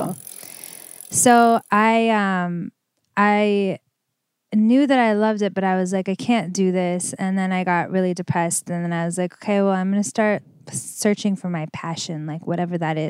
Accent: Iran; I'm from Iran. Mm-hmm. My family's from Iran.

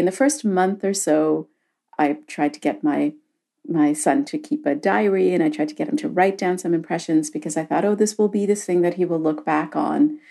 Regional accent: India; it reminds me of my own childhood growing up in India in neighborhoods that didn't have a lot of cars in them.

